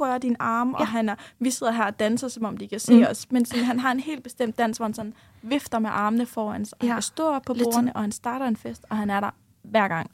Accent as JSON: {"language": "Danish", "region": "Jutland", "country": "Denmark", "said": "jeg ved ikke, om det også har lidt at gøre med, at vi er jyder"}